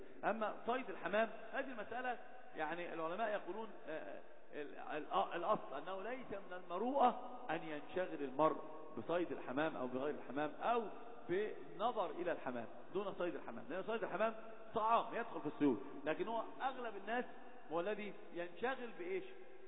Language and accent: Arabic; Alexandria, Alexandria Governorate, Egypt; عندنا في اسكندريه في داون تاون